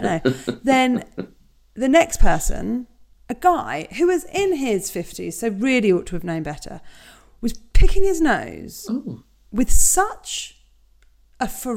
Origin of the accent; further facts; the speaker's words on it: United Kingdom; Because we're very British.